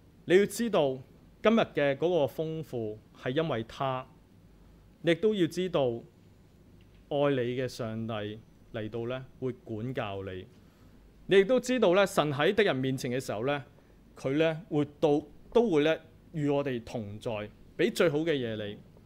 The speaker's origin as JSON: {"language": "Cantonese", "country": "Hong Kong", "said": "今天呢我們香港人當中都面對著很多的恐懼"}